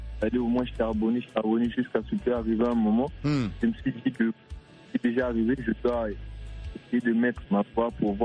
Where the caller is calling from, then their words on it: Brazzaville, Republic of the Congo; Chez nous à Brazza, il est 21h.